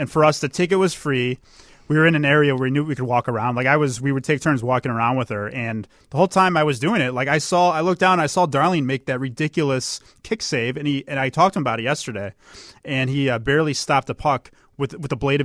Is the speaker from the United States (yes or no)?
yes; New Jersey, United States; born there; I was born in New Jersey, and I think when I was around 3 years old, it was Devils games, New Jersey Devils games.